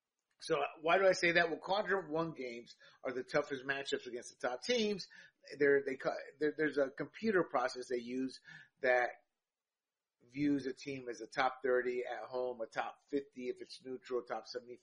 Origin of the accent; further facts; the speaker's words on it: North Carolina, United States; also born or lived in Panama; now in San Diego, United States; now live in San Diego. Grew up in North Carolina after having moved there as a child from Panama. I'm an American citizen, but that's where the folks settled down at.